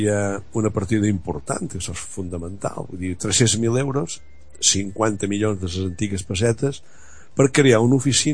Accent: Balearic Islands, Spain; accent: Menorcan; que jo som menorquí parlant, som una persona que m'agrada més ratllar el menorquí perquè pensa en menorquí que no és castellà

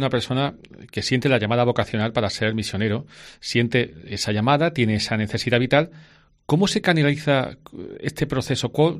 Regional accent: Seville, Andalusia, Spain

